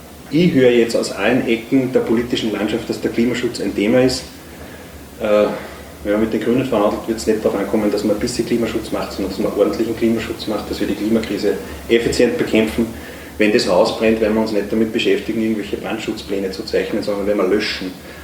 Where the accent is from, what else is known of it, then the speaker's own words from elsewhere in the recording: Upper Austria, Austria; Jetzt komme ich aus Oberösterreich